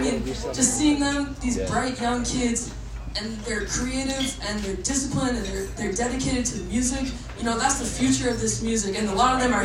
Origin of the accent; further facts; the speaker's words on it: Marlboro, Massachusetts, United States; I'm from outside of Massachusetts, and I grew up in Marlboro, Massachusetts, small city in central Mass, right near Worcester.